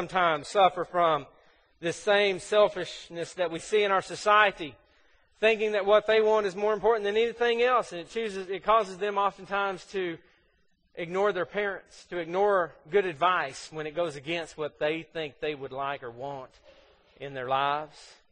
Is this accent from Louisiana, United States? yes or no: no; Mississippi, United States; I'm from Mississippi. That makes perfect sense.